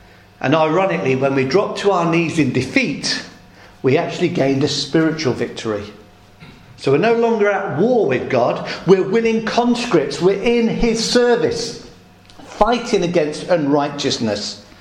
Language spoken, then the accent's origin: English; Midlands, United Kingdom; I grew up in the Midlands. I didn't see the sea till I was about 15 or 16.